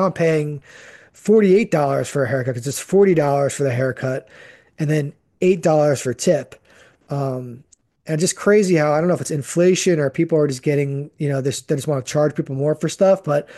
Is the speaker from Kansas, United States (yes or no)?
no; Freehold Township, New Jersey, United States; I grew up in Howell Freehold area, mainly Freehold Township.